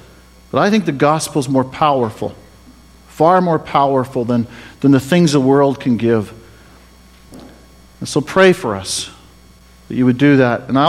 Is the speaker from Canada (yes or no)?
yes; Vauxhall, Alberta, Canada; I grew up in Vauxhall